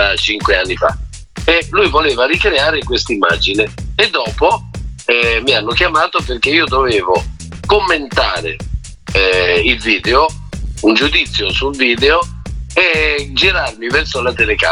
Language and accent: Italian; Rome, Lazio, Italy; E io sono romano